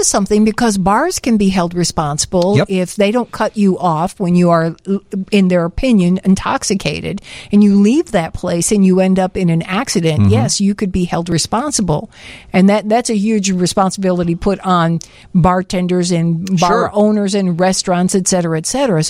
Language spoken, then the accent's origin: English; Illinois, United States; I never really was a huge Northside fan, even though I was raised on the Northside.